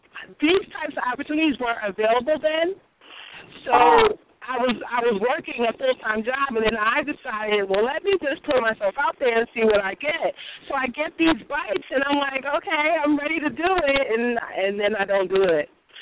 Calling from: Secaucus, New Jersey, United States; I'm in Secaucus, and I've been having some signal issues out here today.

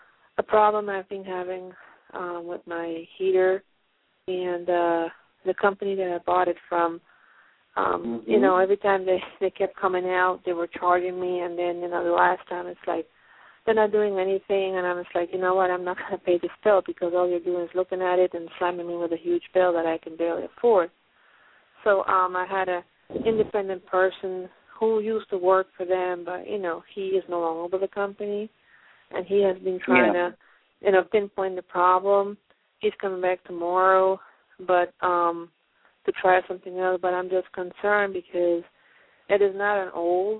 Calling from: Pennsylvania, United States; I'm calling from Pennsylvania.

